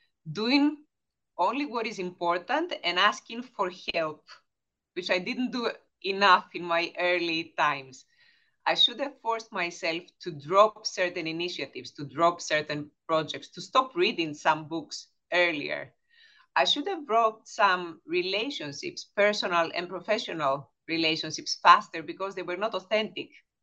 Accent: Greece; originally I am from Greece, and I am an electronics engineer by background.

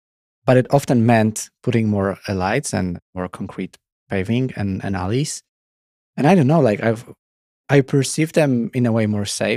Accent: Warsaw, Masovian Voivodeship, Poland; I was born in Warsaw and I was living in the suburbs of Warsaw for almost the 21st years of my life. And I remember that I'm originally from Poland.

